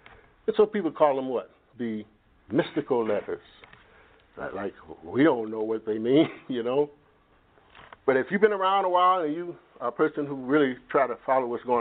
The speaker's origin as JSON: {"language": "English", "town": "Detroit", "region": "Michigan", "country": "United States", "said": "I'm from the Detroit area."}